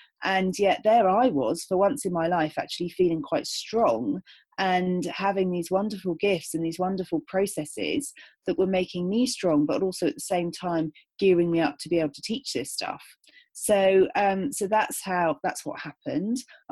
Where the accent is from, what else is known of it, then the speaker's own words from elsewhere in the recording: United Kingdom; I came from a time, especially being British, where, you know, my whole family are really shy.